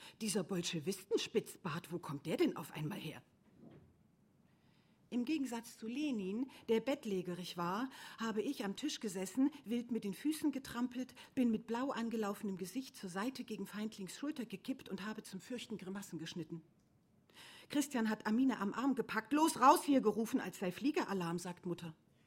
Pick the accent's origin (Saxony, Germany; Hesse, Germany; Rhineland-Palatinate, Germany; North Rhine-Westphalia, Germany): Saxony, Germany; Ich komme aus Sachsen, aus dem mittlerweile wieder schönen Erzgebirge. Zu meiner Zeit, als ich dort groß wurde, war es weniger schön, weil Uranerz abgebaut wurde und es eigentlich ein riesen Drecksloch war.